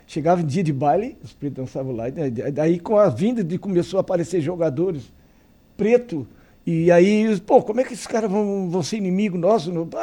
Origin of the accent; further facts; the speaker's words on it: Santana, Brazil; eu sou de Santana, eu nasci lá e vou morrer lá. Eu sou santanense